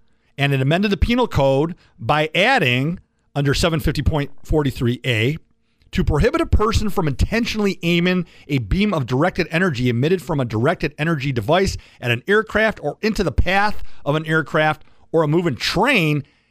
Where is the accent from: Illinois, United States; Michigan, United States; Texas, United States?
Michigan, United States; Oak Park; Then we crossed 8 Mile near North End, and I grew up in Oak Park, went to Berkeley.